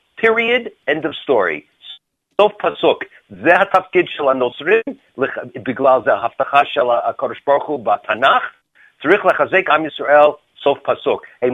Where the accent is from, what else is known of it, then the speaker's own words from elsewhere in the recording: United States; Hebrew is a second language; now in Israel; בארץ, אני אמריקאי, רובם אמריקאים כאן בארץ